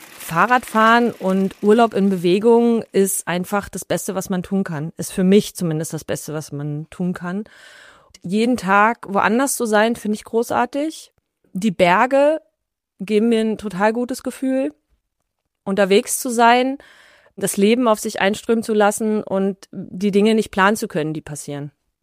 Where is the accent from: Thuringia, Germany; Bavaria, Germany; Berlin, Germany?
Berlin, Germany; Ich komme aus Berlin